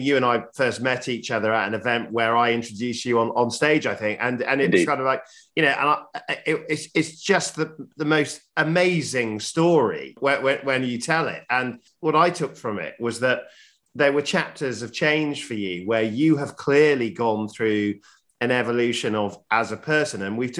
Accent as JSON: {"language": "English", "region": "Yorkshire and the Humber", "country": "United Kingdom", "said": "Well, as a Yorkshireman, I can tell you that being the northernmost human being is a great accolade for you"}